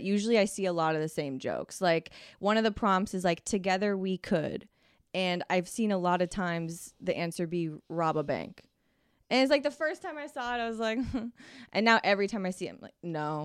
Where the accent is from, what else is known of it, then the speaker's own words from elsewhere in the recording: New England, United States; I grew up in a really small town in New England, and it's like puritanical Calvinist bullshit.